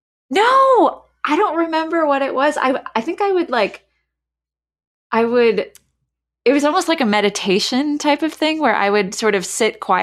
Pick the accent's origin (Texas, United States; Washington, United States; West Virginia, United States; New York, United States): Texas, United States; Houston; also born or lived in London; But when I was growing up in Texas, there was definitely 4-H. And, you know, Houston has the largest rodeo, livestock show and rodeo.